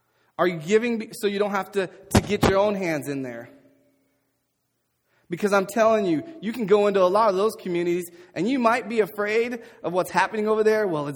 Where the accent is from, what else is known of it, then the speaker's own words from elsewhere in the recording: Portland, United States; But growing up in Portland in the neighborhood I did, I know people who didn't eat until they got to school.